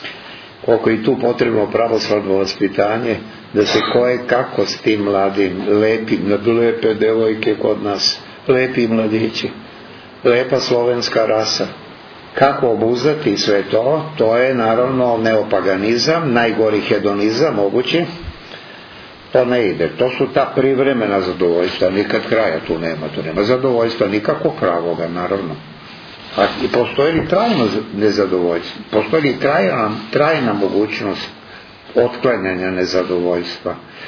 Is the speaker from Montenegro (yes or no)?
no; Serbia; born there; pa Bog nas je u Srbiji dao da se rodimo. Mi smo se svi rodili u Srbiji, naravno, i među vama ovde.